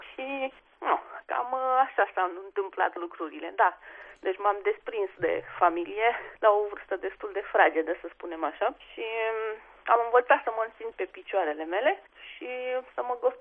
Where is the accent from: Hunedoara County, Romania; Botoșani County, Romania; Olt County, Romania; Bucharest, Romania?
Bucharest, Romania; am copilărit în București, cum s-a spune, între betoane. Bunicii, ambele perechi de bunici locuiau la oraș, cei materni la București, cei paterni la Târgu Mureș.